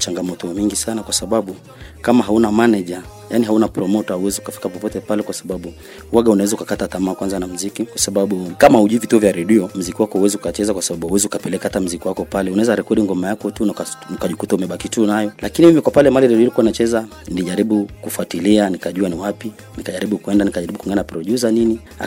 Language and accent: Swahili; Tanzania; now in Kenya; Mimi ni Mtanzania toka Bongo.